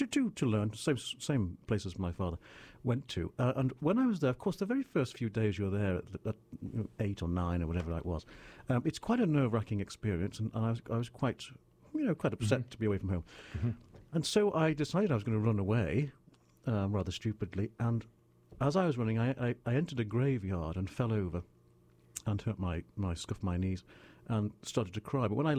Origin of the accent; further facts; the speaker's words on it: Wales, United Kingdom; born there; I was born in Wales, a tiny little place connected to England, but we're so proud of ourselves.